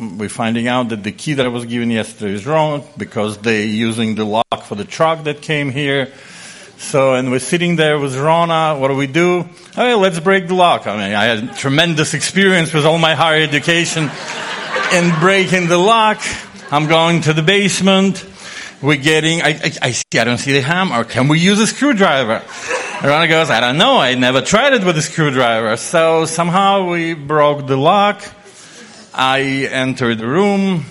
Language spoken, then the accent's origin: English; New York, United States; I come from New York.